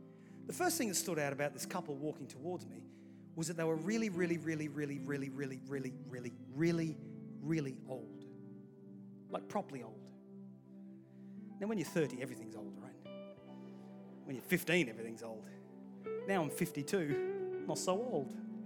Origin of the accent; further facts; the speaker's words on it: Australia; also born or lived in England; I'm English born, Australian raised.